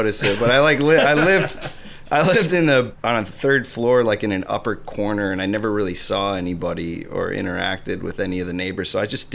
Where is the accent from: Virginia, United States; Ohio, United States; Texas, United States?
Ohio, United States; moved away as an adult; also born or lived in Illinois; I'm from the Midwest. I was born in Illinois and then family bounced around for just a little bit. And then we landed in Ohio. And then I lived in various places in Ohio till about 30.